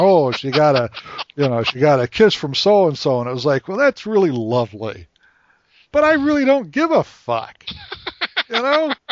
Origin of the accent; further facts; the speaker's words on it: Pontiac, Michigan, United States; some folks from my hometown where I grew up in Pontiac